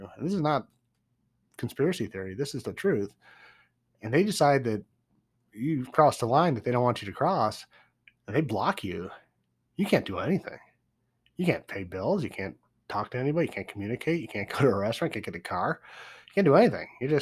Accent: United States; They want to talk with me because I'm American.

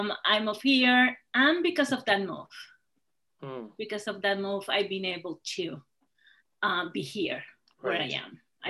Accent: Puerto Rico; moved away as an adult; now in Fort Lauderdale, United States; I'm from Puerto Rico. I moved to South Florida, specifically to Fort Lauderdale, October 2007.

